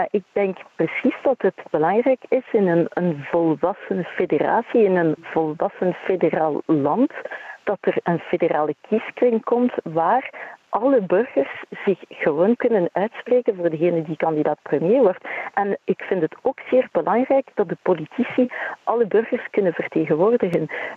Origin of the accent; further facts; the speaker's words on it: Brussels, Brussels-Capital Region, Belgium; ik kom niet uit Wallonië, maar uit Brussel.